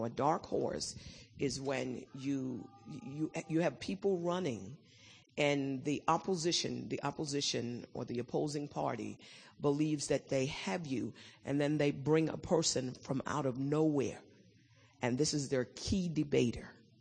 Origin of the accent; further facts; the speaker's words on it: United Kingdom; now in United States; I'm British American, and I came in to the United States about 18 years ago, although I did all my education here.